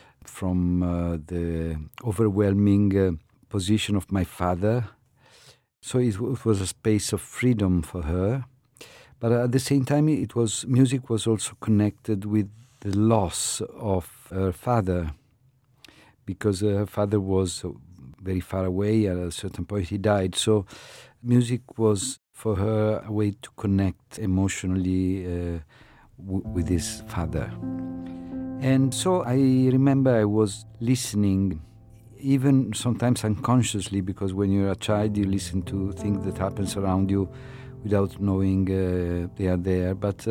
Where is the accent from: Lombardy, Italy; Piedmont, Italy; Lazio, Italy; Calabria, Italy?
Piedmont, Italy; Turin; Yes, I was born in Torino, and I was born in 1955, so I grew up in the 60s.